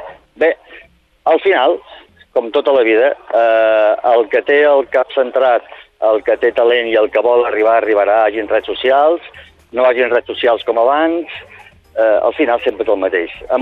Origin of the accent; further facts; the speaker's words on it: Cambrils, Catalonia, Spain; jo soc de Cambrils, un poble petit, un poble clarament... No cal dir-ho, per a mi el més bonic del món.